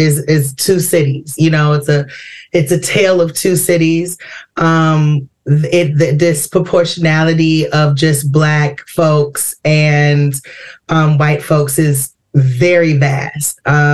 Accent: Madison, Wisconsin, United States; also born or lived in Chicago; Yeah, I was born in Chicago, but I came to Madison quite young. I was around 4. So I've been here all of my life

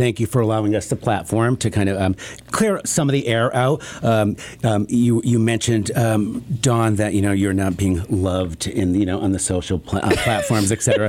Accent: Waterbury, Connecticut, United States; I was born and raised in Waterbury.

